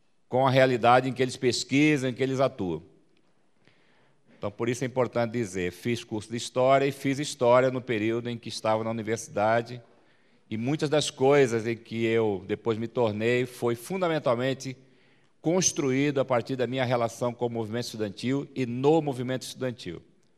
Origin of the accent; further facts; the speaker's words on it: Mato Grosso, Brazil; eu sou de Mato Grosso